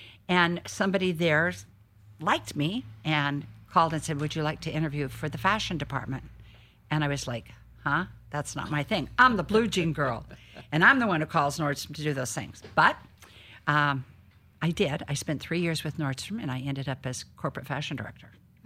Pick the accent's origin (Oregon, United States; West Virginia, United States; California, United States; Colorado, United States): Oregon, United States; Eugene; I grew up in Oregon, Eugene, Oregon, as a matter of fact. Graduated in class of 63.